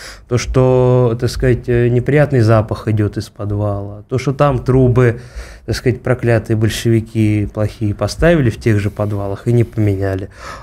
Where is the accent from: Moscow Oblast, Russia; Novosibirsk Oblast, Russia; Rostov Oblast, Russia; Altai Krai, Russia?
Moscow Oblast, Russia; Podolsk; я сам, кстати говоря, из Подольска, мой родной город, городской округ Подольск, Московской области, прекрасный город